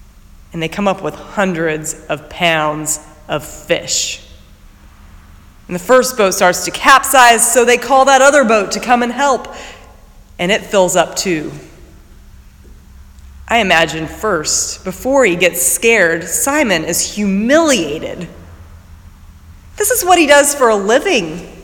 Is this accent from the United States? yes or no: yes; Indiana, United States; My grandpa would take my sister and me out to big fishing ponds near where I grew up in Indiana, and we'd catch bass and bluegills, clean them, and fry them up for supper.